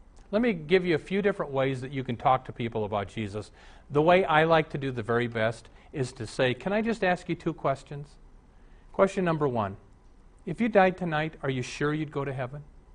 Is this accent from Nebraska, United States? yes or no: yes; Omaha, Nebraska, United States; When I was raised in Omaha, two of my buddies were atheists, David and Jeff.